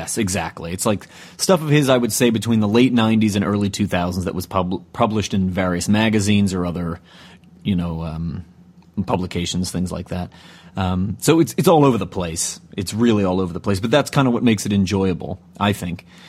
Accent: United States; I pronounced it because I'm an American.

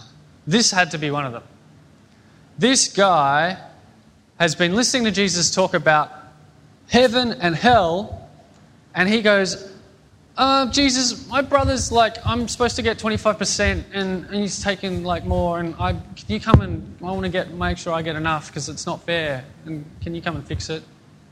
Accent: Australia; born there; Because I was born in Australia in the right century.

